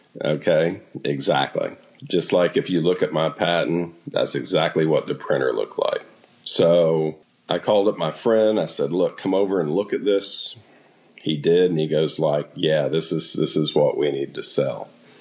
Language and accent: English; Florida, United States; So one day I was out jet skiing in the Gulf of Mexico. I'm from Florida, right?